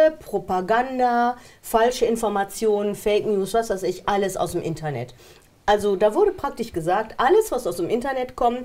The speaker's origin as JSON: {"language": "German", "country": "Germany", "said": "ich bin zwar auch Deutsche, aber die Deutschen sind traumatisiert. Ich bin im Ausland aufgewachsen."}